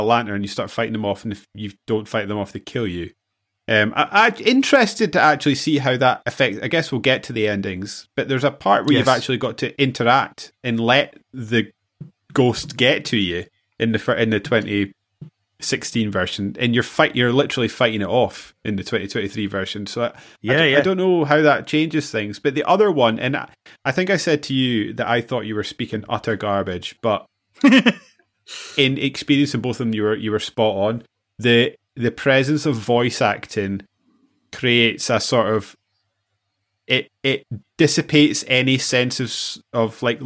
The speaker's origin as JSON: {"language": "English", "region": "Scotland", "country": "United Kingdom", "said": "Me being Scottish and the psychological damage that's going to happen to me this weekend when Scotland inevitably lose to Ireland"}